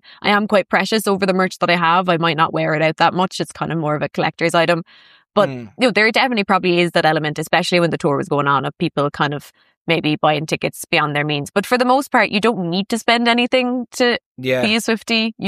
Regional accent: Cork, County Cork, Ireland; now in Belfast, United Kingdom; because I'm from Cork, but I live in Belfast.

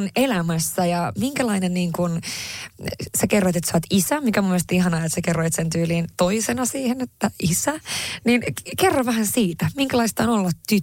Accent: Haparanda, Norrbotten County, Sweden; now in Finland; itse tietysti mä oon kotoisin Lapista, ja kyllä mä niinku, mä Haaprannasta kotoisin, ja identifioin itseni kyllä hyvin vahvasti kuitenkin edelleen niinku tänä päivänäkin sillä tavalla ruotsinkieliseksi ja ruotsalaiseksi, vaikka mulla on ihan Suomen passi nykyään ja asunut Suomessa

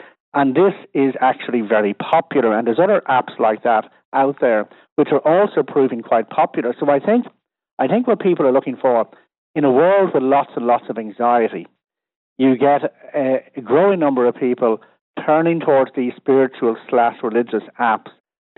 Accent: Ireland; So the experience that we had of growing up in Ireland is extremely different from the experience of somebody who was born, you know, in the year 2000.

